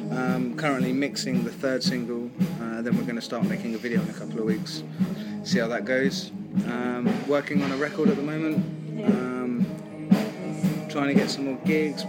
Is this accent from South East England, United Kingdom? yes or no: yes; Brighton, South East England, United Kingdom; born there; now in Camden, United Kingdom; No, I was born in Brighton.